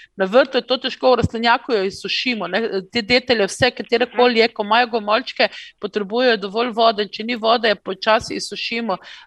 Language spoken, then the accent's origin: Slovenian; Ptuj, Drava, Slovenia; also born or lived in Izola; redko kdo ve, da sem jaz doma iz Izole, so me preselili zelo hitro, še čist kot otroka na Ptuj.